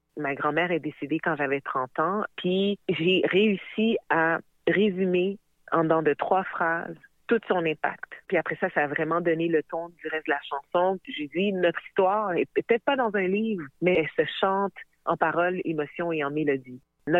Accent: Quebec, Canada; moi, je suis née au Québec où j'ai grandi.

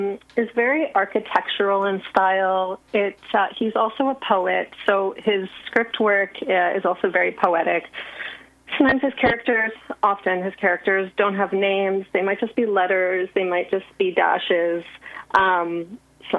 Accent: Montreal, Quebec, Canada; though I'm from Montreal, I spent some time away

